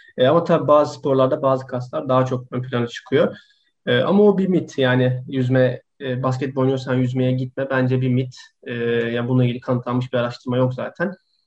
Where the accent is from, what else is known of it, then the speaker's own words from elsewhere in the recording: Gaziantep, Turkey; Hatta birkaç takımın altyapısında bile oynadım. Yani memleketim olan Gaziantep'te.